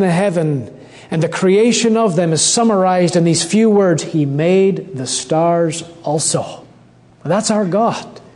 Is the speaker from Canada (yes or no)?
yes; Canada; now in United States; Now, as a Canadian living in America, back at the Winter Games, I watched on as you hosted the Winter Olympic Games